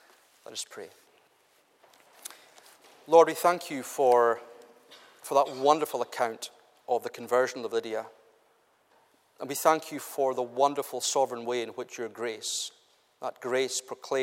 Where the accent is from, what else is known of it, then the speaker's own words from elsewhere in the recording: Scotland, United Kingdom; Now, we're not English, we're Scots, but the same is often true of us